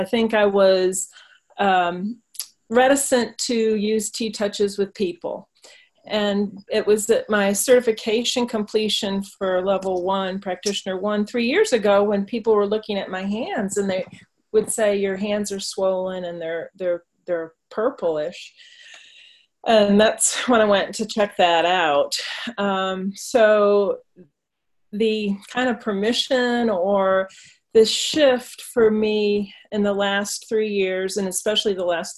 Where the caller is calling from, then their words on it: Driftwood, Texas, United States; Hi, I'm from Driftwood, Texas today.